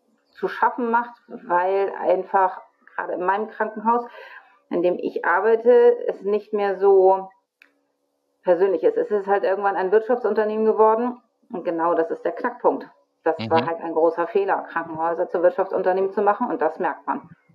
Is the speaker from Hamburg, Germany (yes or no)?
yes; Hamburg, Germany; Ich komme aus Hamburg und ich bin Kinderkrankenschwester.